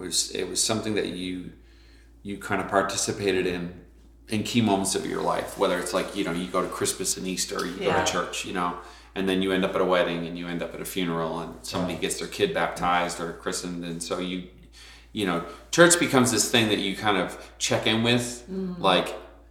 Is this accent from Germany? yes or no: no; Canada; now in Phoenix, United States; She grew up in Western New York. I grew up in Canada, but I've been in Phoenix for like 18 years.